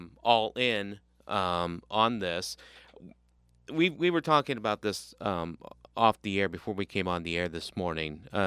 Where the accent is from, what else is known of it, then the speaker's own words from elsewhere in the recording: Staunton, United States; but I'm originally from Staunton.